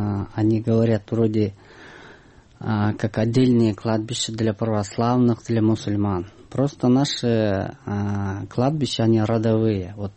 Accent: Kyrgyzstan; Russian is a second language; Ну, как кыргыз, например, в селе я там родился, жил, и там я умер.

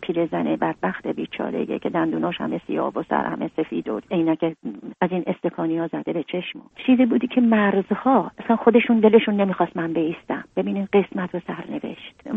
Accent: Iran; moved away as an adult; من 7-8 تا زندگی در ایران عوض کردم تا تونستم. دیگه دیدم هیچ چاره ای ندارم که اون مملکتم و زادگاهم و خاطرات زندگی و کودکی و نوجوانیم و گذاشتم اومدم.

